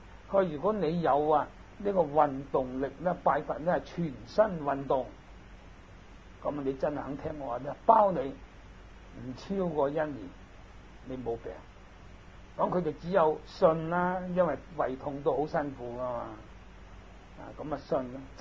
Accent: Hong Kong; 打仗以前我记得我都系香港人

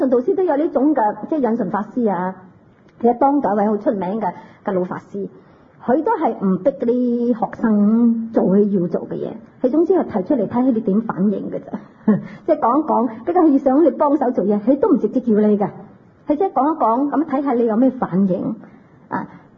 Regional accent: China; 但我哋中国人咧就比较懒

